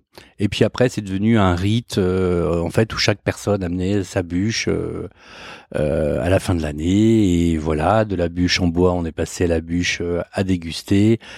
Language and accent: French; Brittany, France; now in Paris, France; donc je suis pâtissier chocolatier de formation, apprentissage en Bretagne, je suis breton, je suis monté à la capitale après l'apprentissage